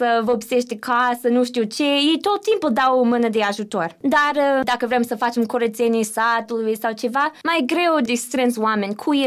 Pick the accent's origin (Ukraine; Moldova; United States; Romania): United States; Romanian is a second language; Și a zis, a cui ești? Sunt americancă! Și a zis, aaa! Tu ești americancă, nepoțica mea e în clasa ta.